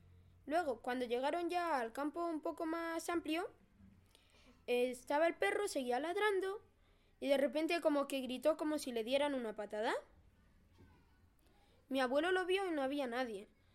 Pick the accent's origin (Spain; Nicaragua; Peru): Spain; mi madre es de Bolivia, mi padre es de Bulgaria y yo soy de España.